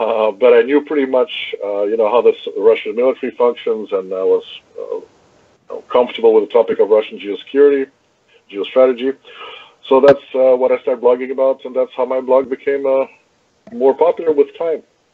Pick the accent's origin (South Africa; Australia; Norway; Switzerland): Switzerland; moved away as an adult; I was born in Switzerland in Europe, where I spent a lot of my youth. I basically got my military service completed there. I then went to study in the United States